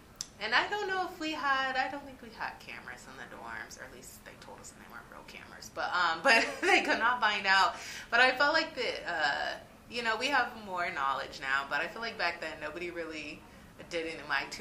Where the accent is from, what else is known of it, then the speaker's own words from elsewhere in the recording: Las Vegas, Nevada, United States; I'm coming from Vegas, and I like, you know, white students would say things to me sometimes just because their experience is from Oregon